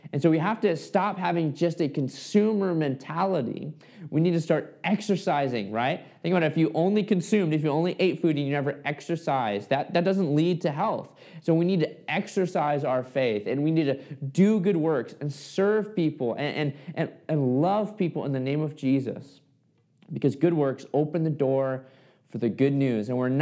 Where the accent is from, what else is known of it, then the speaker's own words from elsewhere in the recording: Fairbanks, Alaska, United States; I grew up in Fairbanks, Alaska